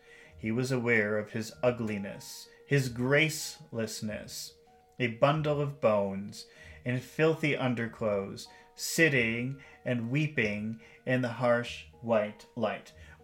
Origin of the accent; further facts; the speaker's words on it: Chicago, Illinois, United States; now in Mexico; Well, I'm from the United States, from the Chicago area. That's where I was born. But now I live in Mexico.